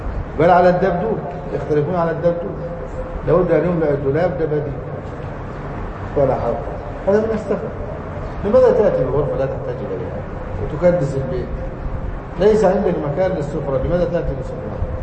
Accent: Egypt; عندنا في مصر يقول يعني قاعد على الحديدة

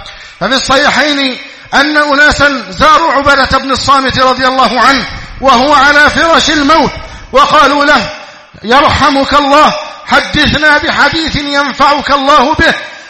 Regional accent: Egypt; اللهم اجعل بلدنا مصر أمنا أمانا

